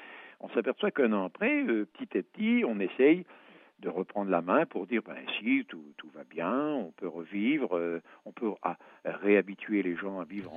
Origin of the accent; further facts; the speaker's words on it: France; comme on l'a fait il y a 26 ans chez nous en France